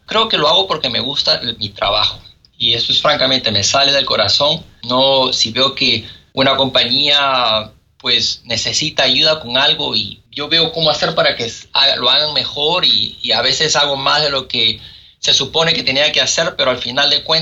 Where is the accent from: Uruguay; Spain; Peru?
Peru; born there; porque obviamente nací en Perú, entiendo la cultura